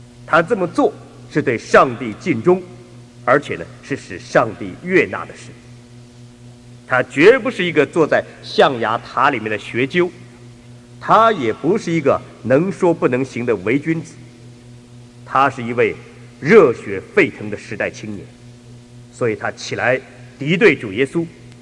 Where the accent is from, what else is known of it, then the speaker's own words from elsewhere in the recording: China; 这也和我们中国人传统思想是很像的